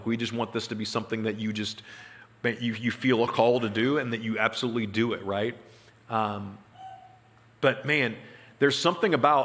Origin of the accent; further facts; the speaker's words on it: Springfield, Missouri, United States; I'm from North Springfield, Missouri, which is just a really, if you're not from Springfield or any context, Springfield's not rough, but it's the rough part of town, okay?